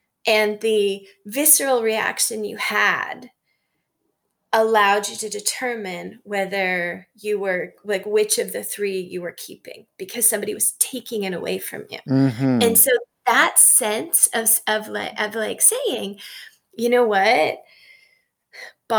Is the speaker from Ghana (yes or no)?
no; Canada; now in United States; I need to disclose something. I'm Canadian.